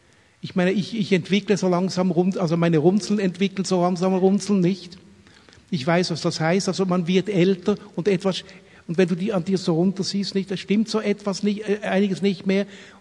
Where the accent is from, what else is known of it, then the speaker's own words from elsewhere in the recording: Switzerland; now in Langen, Germany; ich bin Schweizer, vielleicht hört man das, aber wir leben seit 30 Jahren oder 32 Jahren in Deutschland. Wir kommen aus der Gegend von Frankfurt. Wir leben zwischen Frankfurt und Darmstadt in Langen, dort, wo die Flugsicherung ist.